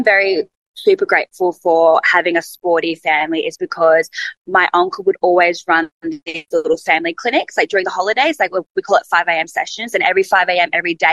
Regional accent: Manly, New South Wales, Australia; So I grew up in Manly, so on the Northern Beaches, and my upbringing was really like family orientated, very sporty.

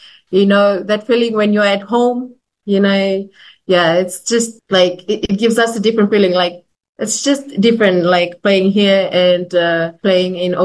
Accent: Nukubalavu, Northern Division, Fiji; also born or lived in Lau; So I'm originally from Tobu Totoya in Lau, and also my mom's from Nukumbalavu village in Savu Savu. I was brought up in my mom's village. I grew up there. I went to school in Savu Savu as well, in primary school in Savarekareka and secondary in St. Bede's College.

